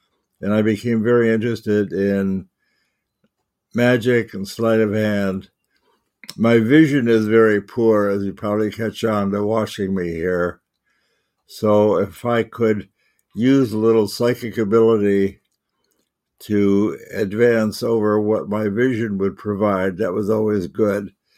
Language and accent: English; Chicago, Illinois, United States; born there; I was born in Chicago, Illinois, 1934. That shows that I survived 90 years of life in America.